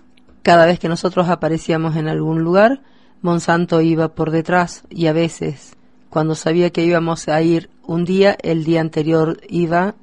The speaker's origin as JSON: {"language": "Spanish", "country": "Argentina", "said": "de Argentina, del Grupo de Reflexión Rural."}